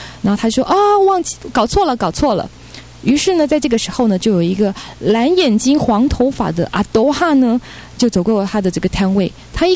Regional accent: Taiwan; 在中国大陆呢，我被视为台湾人。对他们而言，我不过是来自台湾的人，他是这个还是，属于台湾人。但是呢，在台湾呢，我属于外省人，或是外省人第二代，或是难听点叫做中国猪。

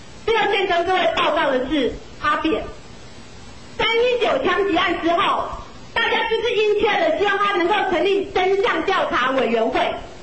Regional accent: Taoyuan, Taoyuan City, Taiwan; 台大法律系毕业，现在当律师。

